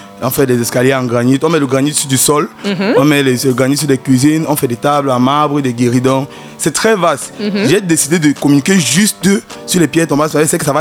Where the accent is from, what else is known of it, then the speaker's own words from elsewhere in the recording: Cameroon; nous, en tant que Camerounais, comme ce n'était pas accessible, on a développé une autre stratégie